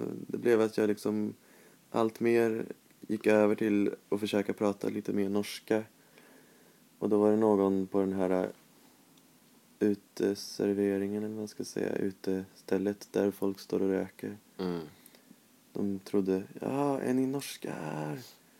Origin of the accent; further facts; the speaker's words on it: Sweden; Men sen på slutet så avslöjade jag mig att jag var svensk.